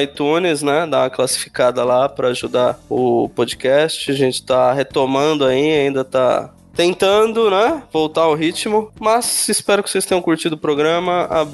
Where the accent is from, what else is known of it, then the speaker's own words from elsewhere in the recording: São Paulo, Brazil; Bom, vocês sabem, eu sou de São Paulo.